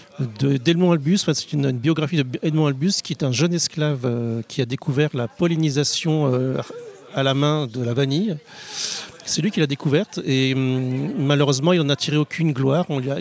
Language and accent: French; Réunion, France; now in Maine-et-Loire, France; Moi, je viens du Maine-et-Loire. En fait, à l'origine, je suis de La Réunion, mais je suis installé en Maine-et-Loire.